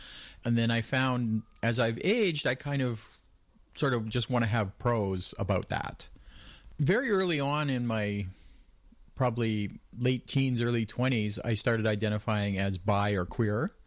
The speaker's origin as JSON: {"language": "English", "region": "New Brunswick", "country": "Canada", "tie": "born or raised there", "also_born_or_lived": "Winnipeg", "moved": "as an adult", "said": "I grew up actually in New Brunswick, okay, in the 70s and the 80s, and then I moved to Winnipeg for university in the 80s."}